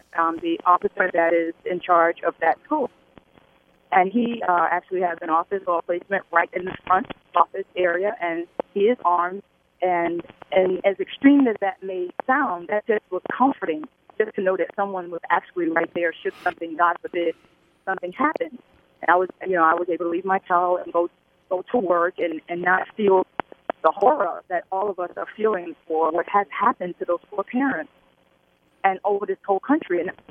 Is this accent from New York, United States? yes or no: no; North Carolina, United States; moved away; I'm relocated from North Carolina, and I'm actually an old parent.